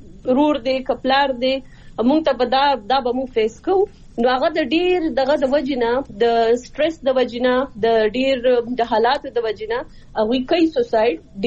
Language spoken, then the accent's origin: Pashto; Swat, Khyber Pakhtunkhwa, Pakistan; زه خپل چونکې د سوات نه یم نو زه خپل علاقې اول نه فیمیل یم